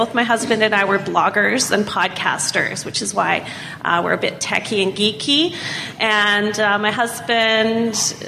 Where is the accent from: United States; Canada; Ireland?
Canada; Vancouver, British Columbia; I'm from Vancouver, BC.